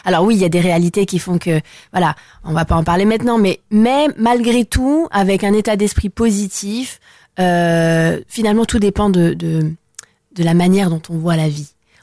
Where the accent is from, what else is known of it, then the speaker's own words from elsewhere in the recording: France; C'est là où je suis née, c'est là où j'ai grandi. Je suis française de culture.